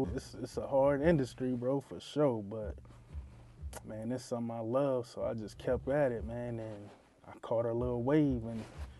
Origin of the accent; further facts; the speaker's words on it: New Orleans, Louisiana, United States; I'm like, man, I'm from New Orleans.